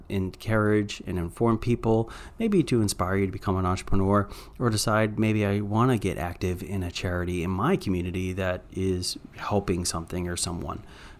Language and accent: English; Slidell, Louisiana, United States; born there; also born or lived in Eastern Seaboard; I was born in Slidell, Louisiana back in 1977. And from there, I went up and down the Eastern Seaboard.